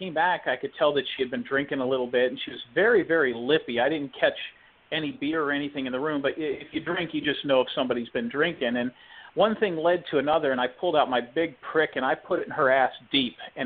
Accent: Youngstown, Ohio, United States; I'm originally from Youngstown, Ohio, which is up in the northeastern section.

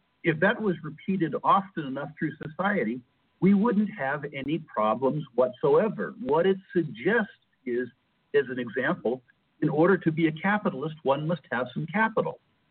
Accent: United States; culturally, I'm American, an old style American, the type of American that believes in things like the Bill of Rights and individual initiatives.

